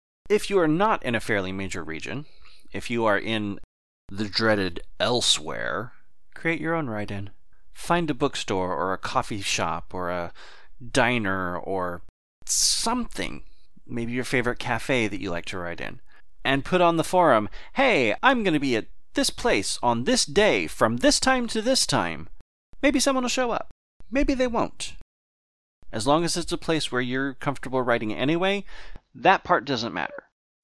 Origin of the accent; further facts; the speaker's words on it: Texas, United States; anyway, sorry, I always revert to Texas. I'm from Texas.